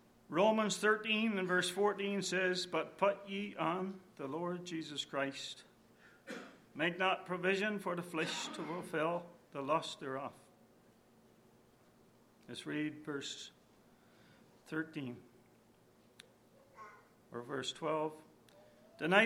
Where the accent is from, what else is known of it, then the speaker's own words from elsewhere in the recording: Newfoundland and Labrador, Canada; born there; I was born in Newfoundland.